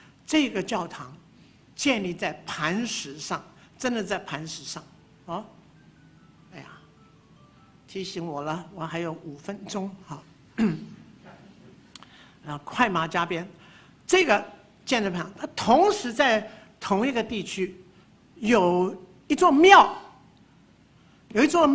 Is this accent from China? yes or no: no; Taiwan; 从台湾来的就熟悉台中的日月潭。我在台湾长大几十年，我没有去过这个地方。